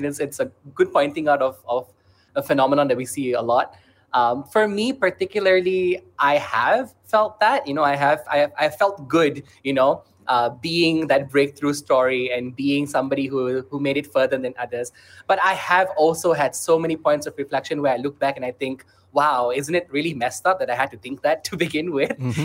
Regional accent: Malaysia; But I think something that I definitely relate to is being sidelined as a Malaysian Indian.

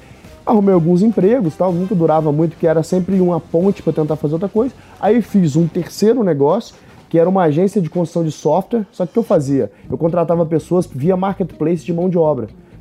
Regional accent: Carangola, Minas Gerais, Brazil; also born or lived in Rio de Janeiro; now in South Africa; sai de Carangola, entendeu? E aí, saí de Carangola, fui morar em outras cidades, morei aí. Aí depois fui pro Rio de Janeiro, onde eu comecei a fazer a faculdade.

